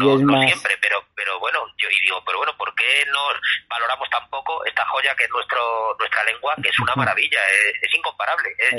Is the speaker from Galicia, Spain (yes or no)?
no; Madrid, Community of Madrid, Spain; siendo español, madrileño, como soy